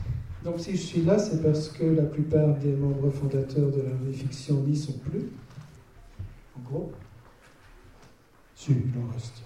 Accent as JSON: {"language": "French", "country": "Belgium", "said": "comme je suis belge, je n'ai pas toujours le même vocabulaire que vous."}